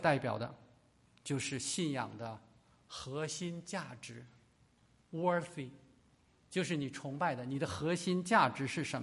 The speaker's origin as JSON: {"language": "Chinese", "country": "China", "said": "我们中国人的文化当中讲敬拜"}